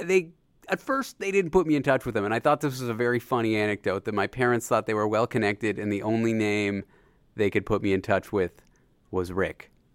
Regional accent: Canada; now in New York, United States; I'm from Canada.

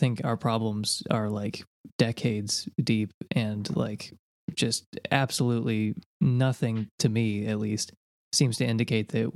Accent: United States; I'm an American, so the U.S. is just the whole world in my mind.

